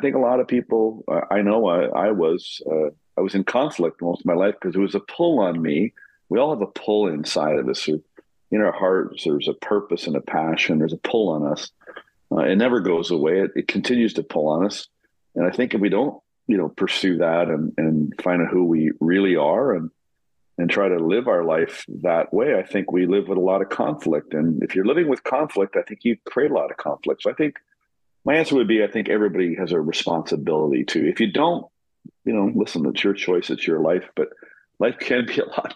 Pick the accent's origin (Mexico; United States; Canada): Canada; I'm born and raised in Canada. I divide my time between Canada and New York